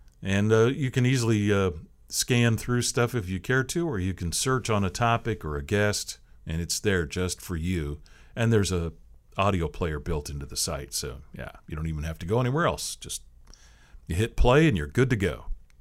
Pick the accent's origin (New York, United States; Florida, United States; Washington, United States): Washington, United States; Seattle; I grew up in the Seattle area.